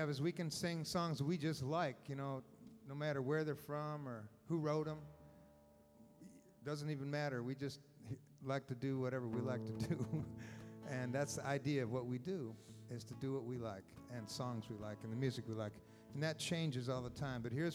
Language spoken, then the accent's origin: English; United States; And I'm an American, he's a Canadian.